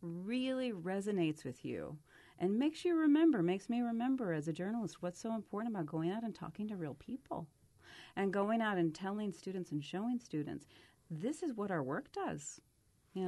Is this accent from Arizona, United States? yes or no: no; Alpine, Texas, United States; born there; My entire family is from the Marfa Alpine area, so I visited that area my whole childhood. In fact, I was born in Alpine